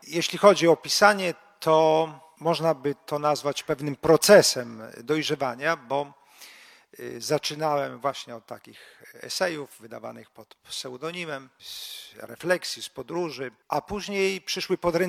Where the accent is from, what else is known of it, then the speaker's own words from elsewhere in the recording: Białystok, Podlaskie Voivodeship, Poland; Ja jestem białostoczaninem i dlatego Sandomierz znałem raczej z wycieczek szkolnych.